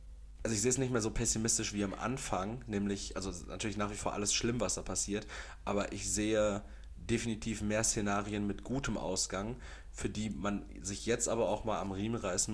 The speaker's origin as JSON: {"language": "German", "country": "Austria", "said": "Digga, ich bin Österreicher."}